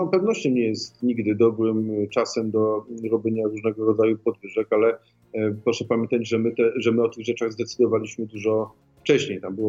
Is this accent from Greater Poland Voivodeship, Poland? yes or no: no; Wrocław, Lower Silesian Voivodeship, Poland; jako urodzony wrocławianin